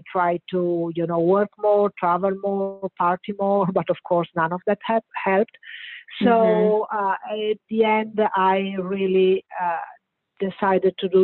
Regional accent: Bologna, Emilia-Romagna, Italy; And I remember it was Christmas Eve in my hometown, Bologna.

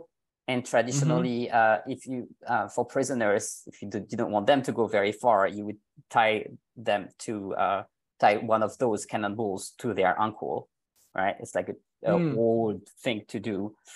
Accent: France; English is a second language; It's not my native language. I'm actually French.

